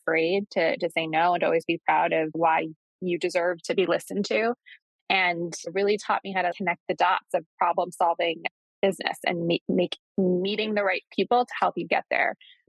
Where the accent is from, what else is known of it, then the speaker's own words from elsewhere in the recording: New York City, New York, United States; I grew up in New York City.